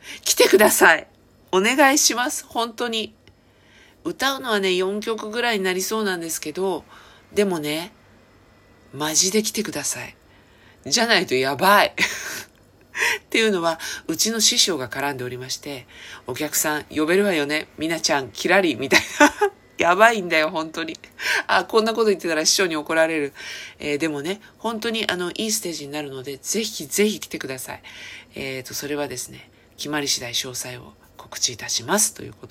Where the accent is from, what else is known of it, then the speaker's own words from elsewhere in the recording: Chiba, Japan; だから、私の地元千葉県の方でも